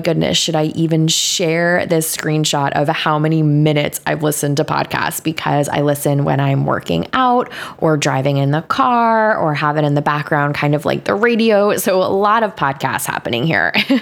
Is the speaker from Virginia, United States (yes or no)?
no; New York, United States; Now I'm from New York and I know that I can talk a little fast.